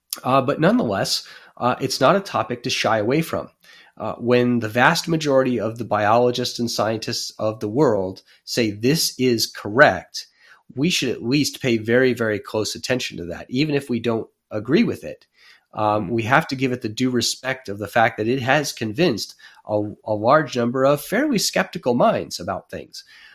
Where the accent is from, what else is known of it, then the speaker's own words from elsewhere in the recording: Rhode Island, United States; And homeschooling was not a thing really where I grew up in Rhode Island at that time.